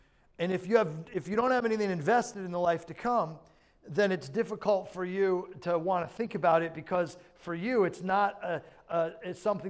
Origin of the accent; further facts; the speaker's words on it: New York, United States; When I was in New York, and so many of us were enjoying the trip and all the rest, of course, it was, my hometown, so there's a lot of memories there.